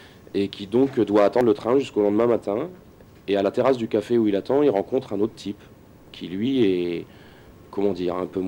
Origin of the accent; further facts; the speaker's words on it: Cailleux-sur-Mer, Normandy, France; also born or lived in Paris; Moi, là-bas, je suis de Cailleux-sur-Mer, je suis revenu ici après avoir été à Paris